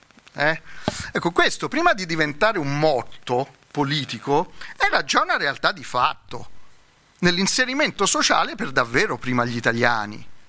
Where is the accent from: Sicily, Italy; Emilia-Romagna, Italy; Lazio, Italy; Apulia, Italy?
Lazio, Italy; Se voi andate a Latina, io vengo dal Lazio